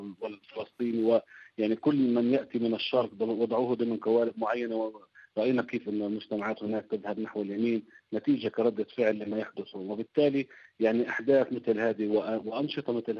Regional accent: Palestine; ما أبحث عنه كفلسطيني، أنا أبحث عن أدنى درجات الحقوق

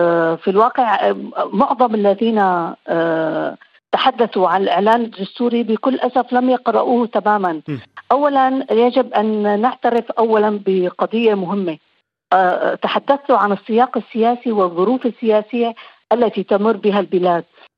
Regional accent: Syria; نحن سوريين نكمل بعض.

